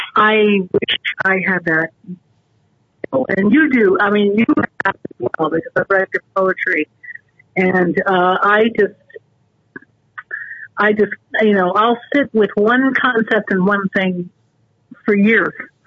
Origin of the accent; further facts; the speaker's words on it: Connecticut, United States; growing up in my hometown. It had the most beautiful, I would say this town is about 20 minutes away, the actual town center, and I think has probably the most exquisite town green of any community I've ever seen in Connecticut.